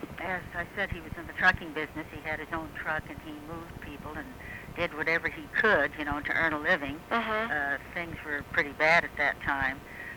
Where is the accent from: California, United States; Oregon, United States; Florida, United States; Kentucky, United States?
California, United States; Los Angeles; born there; I was born in Los Angeles, California, and in 1922.